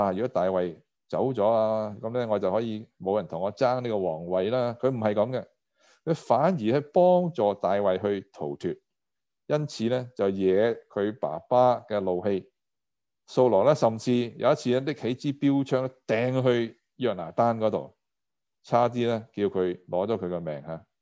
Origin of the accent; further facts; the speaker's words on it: China; 都要留意我们中国人的文化是太过缺乏讲鼓励和称赞的说话